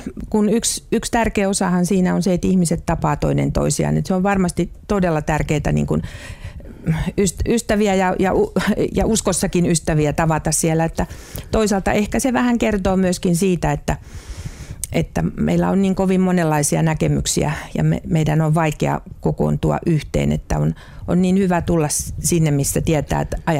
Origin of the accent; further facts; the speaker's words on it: Helsinki, Uusimaa, Finland; kun olen sieltä Oulunkylästä kotoisin ja ollut siellä 60-luvun puolivälissä